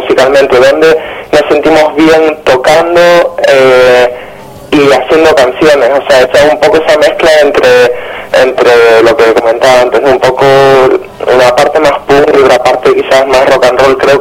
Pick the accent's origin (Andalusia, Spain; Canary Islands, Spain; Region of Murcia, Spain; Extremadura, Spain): Canary Islands, Spain; La Laguna; somos de La Laguna, de una ciudad en Tenerife